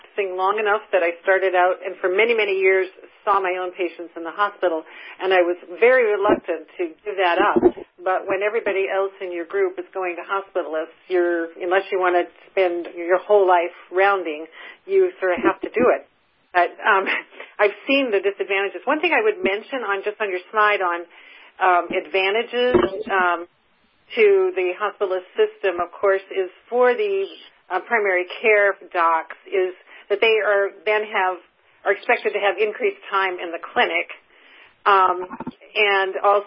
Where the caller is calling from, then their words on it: Seattle, Washington, United States; I'm calling from Seattle